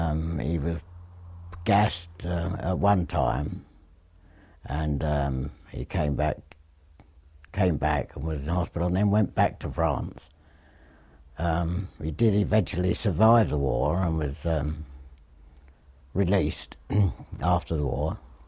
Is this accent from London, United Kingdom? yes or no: yes; Dagenham, London, United Kingdom; born there; 9/10/1926, 9th of October 1926, in Dagenham. I don't know whereabouts in Dagenham, but I was born in Arnold Road, Dagenham, in Essex. Well, it was then Essex. It's now Greater London, I believe.